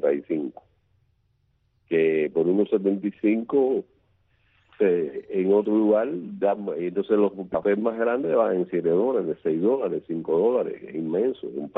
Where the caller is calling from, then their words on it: San Antonio de los Baños, Artemisa, Cuba; De San Antonio de los Baños.